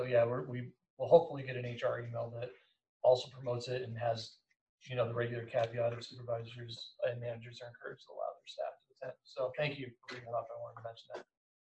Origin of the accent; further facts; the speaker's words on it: Illinois, United States; moved away as an adult; I come from Illinois. We just moved to the state a few years ago, my wife and I.